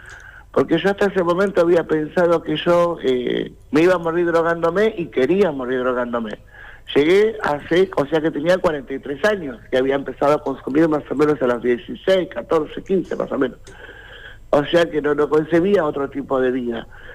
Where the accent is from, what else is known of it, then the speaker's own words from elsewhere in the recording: La Matanza, Buenos Aires Province, Argentina; Yo soy de Buenos Aires, de La Matanza.